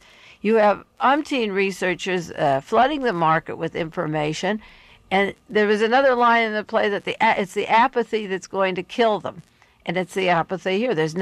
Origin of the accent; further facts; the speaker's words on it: Beverly Hills, California, United States; I was raised in Beverly Hills, went to Beverly High.